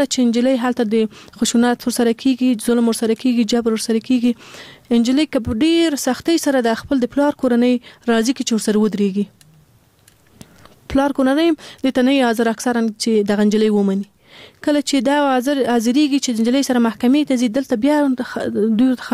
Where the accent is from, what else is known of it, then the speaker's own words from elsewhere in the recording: Afghanistan; مونږ په خپل افغانستان کې پیدا شوی لوی سوی